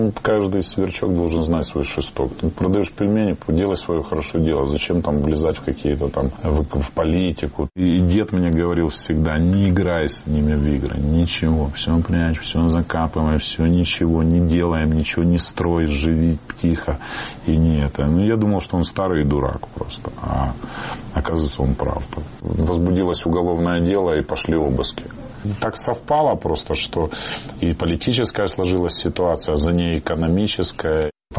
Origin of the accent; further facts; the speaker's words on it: Kyiv, Ukraine; now in Moscow, Russia; Ну, потому что я из Киева, да